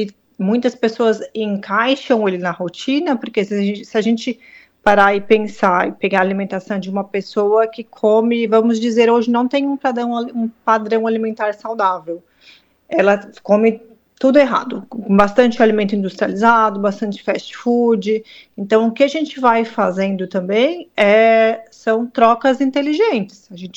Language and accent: Portuguese; Criciúma, Santa Catarina, Brazil; Eu sou de Criciúma.